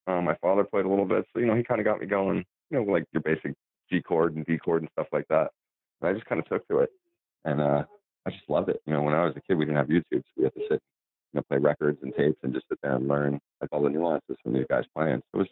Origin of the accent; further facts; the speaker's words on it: New York, United States; Well, we're from New York and New Jersey area.